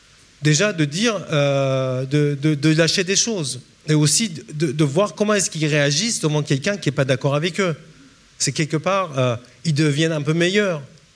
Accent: France; oui, je viens de la France, mon père était communiste, ma mère aussi, je suis athée.

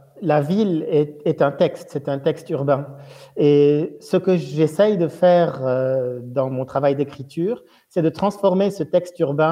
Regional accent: Lebanon; moved away; je suis parti du Liban à la fin des années 90 et je suis revenu en 2018, donc après 20 ans d'expatriation.

